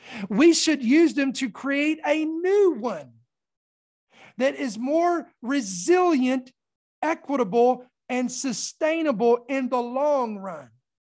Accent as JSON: {"language": "English", "country": "United States", "said": "I want to speak as Americans, as an American."}